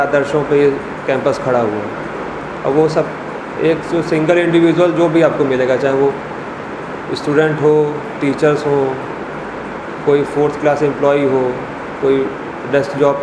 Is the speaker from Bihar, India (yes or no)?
no; Lakhimpur Kheri, Uttar Pradesh, India; और जो मेरा नेटिव प्लेस है वो यूपी का नेपाल बॉर्डर लगता है, लखीमपुर खीरी डिस्ट्रिक्ट है. वहाँ पे मेरी फैमिली 1988 से रह रही है.